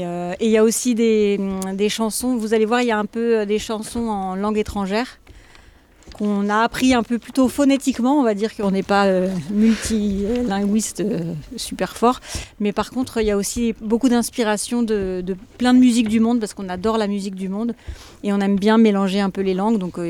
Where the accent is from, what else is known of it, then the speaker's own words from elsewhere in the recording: Cergy-Pontoise, Île-de-France, France; Alors, on est originaire... de la même famille déjà, vous aviez compris, d'une ville qui s'appelle Cergy-Pontoise, c'est à côté de Paris, de banlieue parisienne. Et aujourd'hui, on est tous un petit peu éparpillés dans la France, on a tous déménagé, donc entre le sud, l'ouest